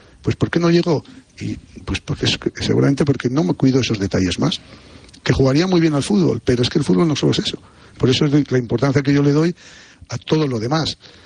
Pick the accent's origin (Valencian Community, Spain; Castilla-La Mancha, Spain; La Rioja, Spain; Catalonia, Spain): La Rioja, Spain; Haro; now in Madrid, Spain; todos saben que yo ejerzo de riojano, soy de Haro, pero la verdad que estoy muy agradecido a cómo me ha acogido Madrid. Ya llevo 12 años viviendo aquí